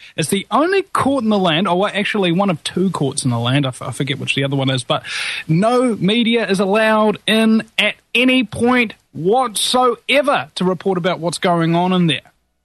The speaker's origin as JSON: {"language": "English", "country": "New Zealand", "said": "I, as a Kiwi, am actually quite grateful for them."}